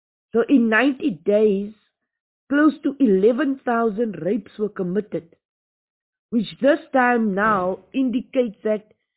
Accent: Northern Cape, South Africa; you know, we are from the Northern Cape. I'm from the Northern Cape.

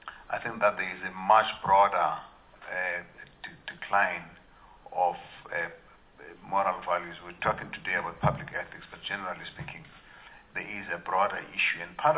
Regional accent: South Africa; You don't do this as a South African. We don't have much of that.

